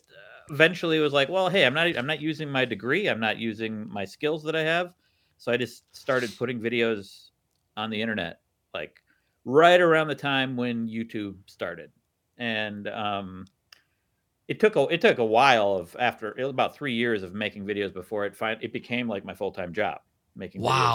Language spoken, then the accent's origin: English; Wisconsin, United States; Yeah, I mean, I grew up in Wisconsin, yeah.